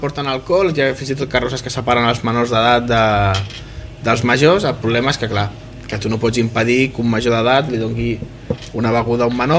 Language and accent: Catalan; Catalonia, Spain; No soc del Garraf, tampoc soc del Penedès. I a sobre, de l'Alt Penedès.